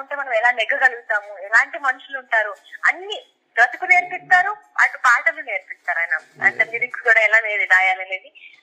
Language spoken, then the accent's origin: Telugu; Andhra Pradesh, India; నేను అప్పుడు ఊర్లో ఉండేదాన్ని, మాది గోదావరికి ఊర్లో ఉంటా